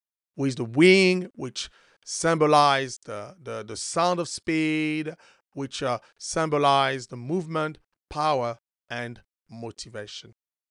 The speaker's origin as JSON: {"language": "English", "town": "Paris", "region": "Île-de-France", "country": "France", "said": "Now, I'm from Paris"}